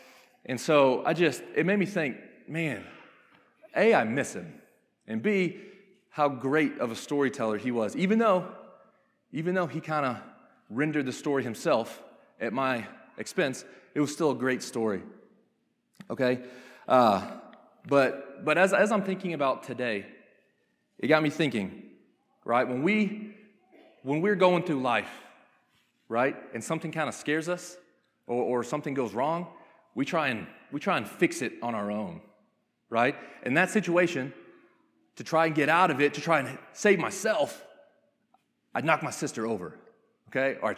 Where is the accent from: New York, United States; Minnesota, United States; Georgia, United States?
Georgia, United States; Atlanta; You know, I'm from Atlanta, Georgia. I'm like, I don't know.